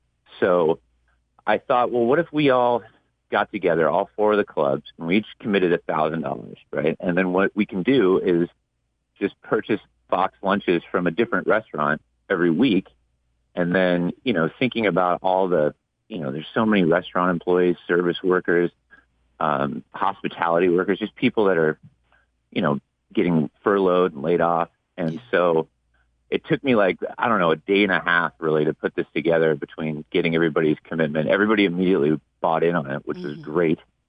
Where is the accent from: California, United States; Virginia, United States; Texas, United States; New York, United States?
California, United States; Santa Rosa; born there; Well, I was born in Santa Rosa.